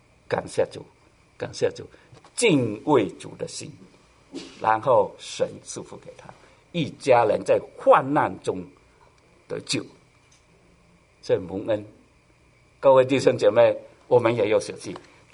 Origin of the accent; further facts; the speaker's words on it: Guangdong, China; 我们广东人如果是香港来的，如果你是香港来的，就知道了哈